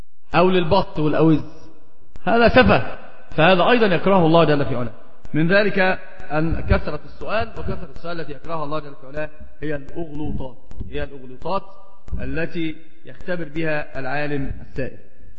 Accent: Alexandria, Alexandria Governorate, Egypt; accent: Alexandrian; فقلت اسكندراني لهجتي لكنتي في اسكندرية

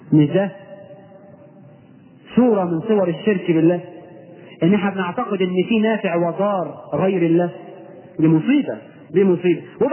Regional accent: Egypt; احنا كمصريين

